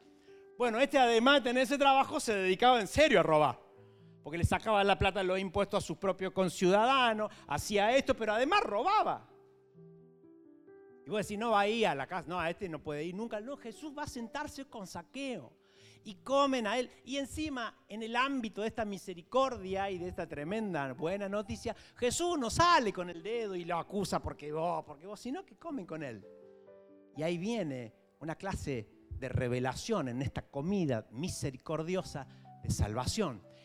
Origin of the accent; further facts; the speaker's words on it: Villa Allende, Córdoba, Argentina; nosotros, los villeros de Villa Allende, porque somos de Villa Allende